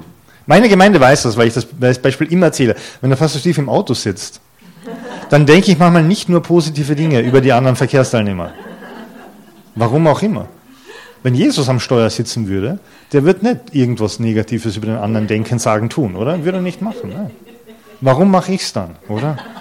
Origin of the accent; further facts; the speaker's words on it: Carinthia, Austria; Das sollten wir wissen als Kärntner.